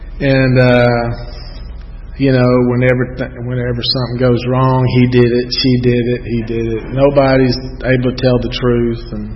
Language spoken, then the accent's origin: English; Georgia, United States; I grew up in the South DeKalb area. Went to public high school, public elementary school, public kindergarten.